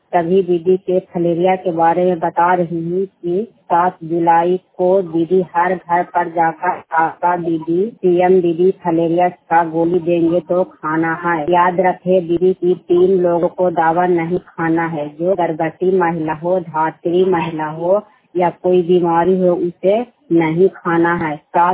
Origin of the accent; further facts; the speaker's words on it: Keshavpur, India; मैं केशवपुर के रहने वाली हूँ और ब्लॉक के रहने वाली हूँ।